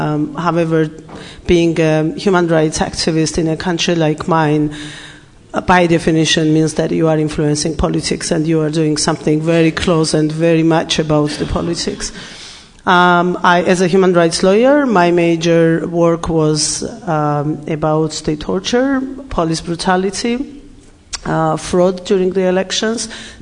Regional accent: Georgia; English is a second language; As it was said, I'm from Georgia, and I was born in Soviet Union.

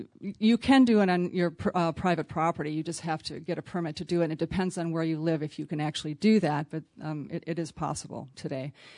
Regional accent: Midwest, United States; And I'm from the Midwest, but they're very progressive.

